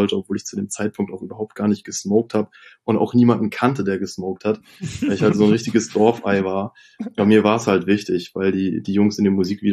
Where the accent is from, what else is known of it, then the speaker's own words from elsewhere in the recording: Northern Germany, Germany; so als Norddeutscher war irgendwie … auch ganz schnell ganz wichtig für einen.